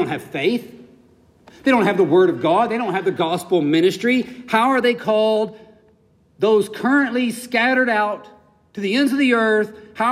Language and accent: English; the South, United States; I love that I can because I'm from the South and we do it all the time.